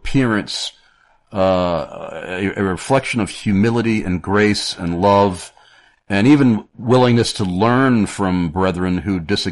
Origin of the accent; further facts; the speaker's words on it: New York, United States; now in Carlisle, United States; of feedback after moving here to Carlisle, Pennsylvania, that people assume one thing just because I'm from New York.